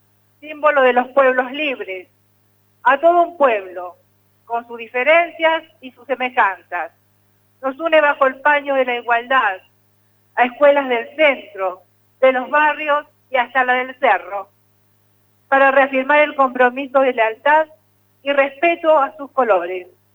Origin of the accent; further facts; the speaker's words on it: Argentina; patriotismo por habernos quedado en la Argentina cuando muchos se iban